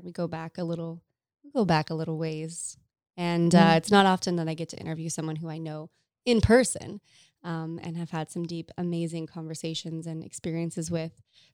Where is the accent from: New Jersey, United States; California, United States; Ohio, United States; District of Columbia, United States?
California, United States; we grew up together in Orange County.